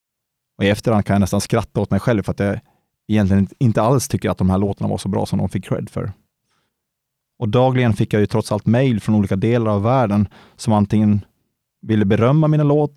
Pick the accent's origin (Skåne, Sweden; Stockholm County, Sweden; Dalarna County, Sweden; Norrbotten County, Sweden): Dalarna County, Sweden; Sollerön; under vinterhalvåren hemma på Sollerön